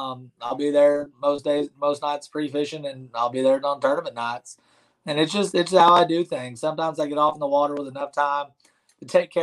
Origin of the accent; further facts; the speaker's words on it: Texas, United States; I'm a small town guy. I grew up in East Texas. If you can't tell by my voice, I'm kind of a little bit of a hick.